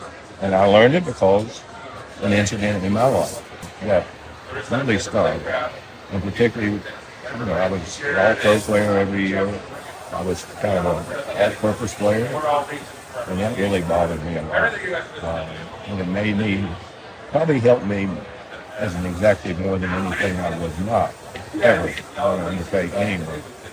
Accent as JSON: {"language": "English", "region": "West Virginia", "country": "United States", "said": "Again, I came from West Virginia, and for me, you sort of rely on, well, they brought up very awkwardly, but you trusted me."}